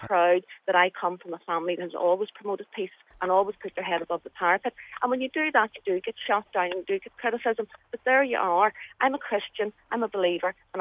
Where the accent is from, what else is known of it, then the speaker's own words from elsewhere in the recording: Northern Ireland, United Kingdom; I claim my democratic right as a Protestant, as British, and as a unionist to use the Irish language